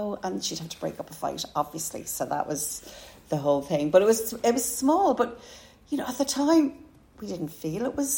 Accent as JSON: {"language": "English", "town": "Dublin", "region": "County Dublin", "country": "Ireland", "said": "I am from Corporation Flats, and they would have been Meath Place. So we lived in Meath Place Flats, and we were just off Meath Street, and we pride ourselves saying we're from the Liberties."}